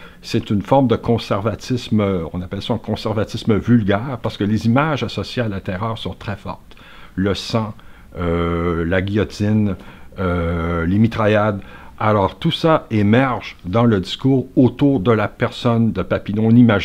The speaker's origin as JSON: {"language": "French", "region": "Quebec", "country": "Canada", "said": "en tant que Québécois, on a tendance à avoir une représentation"}